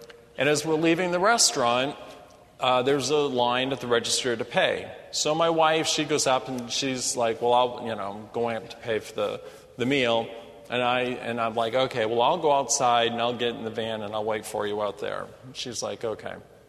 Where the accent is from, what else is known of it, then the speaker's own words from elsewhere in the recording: Maine, United States; For instance, I'm from Maine, for those of you that don't know.